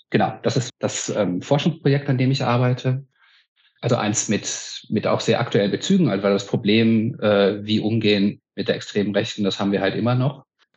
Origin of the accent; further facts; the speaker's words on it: North Rhine-Westphalia, Germany; Ich bin in einem Dorf am Niederrhein groß geworden